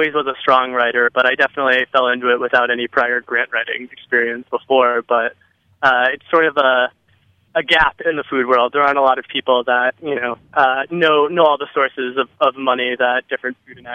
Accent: Connecticut, United States; now in California, United States; So even though I do live in California now, I'm a native of the East Coast. I grew up in Connecticut. I worked on a farm there in high school.

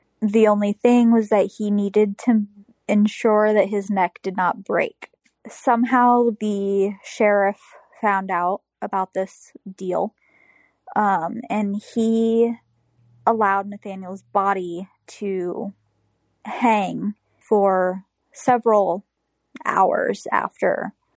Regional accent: Illinois, United States; I am from Central Illinois.

